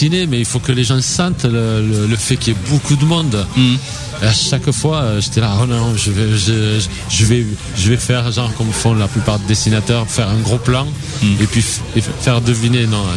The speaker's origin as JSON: {"language": "French", "region": "Occitanie", "country": "France", "said": "le scénariste, on se connaît parce qu'on est du Tarn, tous les deux."}